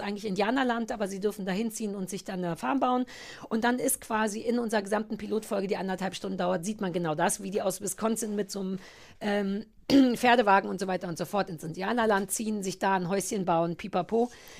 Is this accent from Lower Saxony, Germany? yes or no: no; Berlin, Germany; ich komme ja auch aus Berlin.